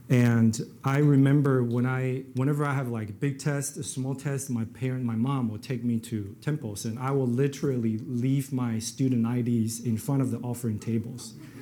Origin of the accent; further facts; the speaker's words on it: Taiwan; and Taiwanese, and born and raised in Taiwan.